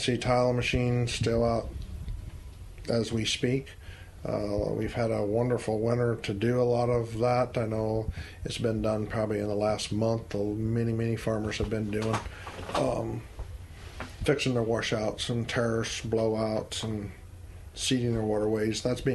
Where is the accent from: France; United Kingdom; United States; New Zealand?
United States; Pella, Iowa; You know, as I'm from Pella, tulip time.